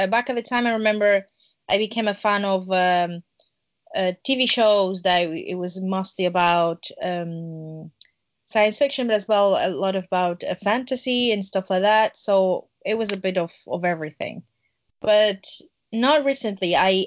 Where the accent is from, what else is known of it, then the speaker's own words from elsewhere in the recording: Spain; also born or lived in Lisbon, Portugal; Originally, I'm from Portugal. I did born in Lisbon, but I grew up in Spain for 20 years. So basically, half and a half.